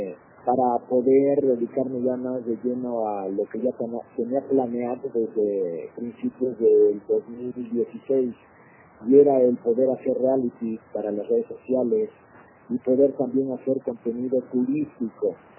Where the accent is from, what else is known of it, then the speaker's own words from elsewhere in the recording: Mexico; somos los propios mexicanos